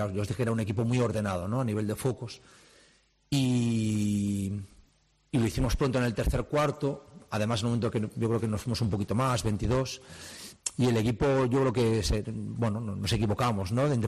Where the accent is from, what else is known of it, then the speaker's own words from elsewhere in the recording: Spain; somos españoles